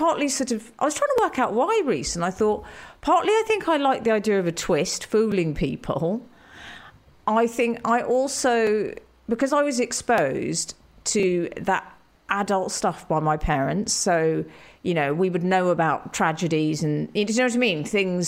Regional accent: Highgate, London, United Kingdom; growing up in Highgate Village in North London

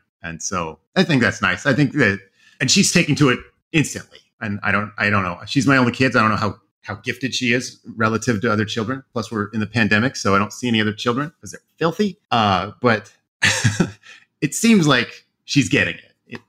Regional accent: Oregon, United States; No, I grew up in Oregon, but okay. I ended up getting a scholarship to U of I for engineering.

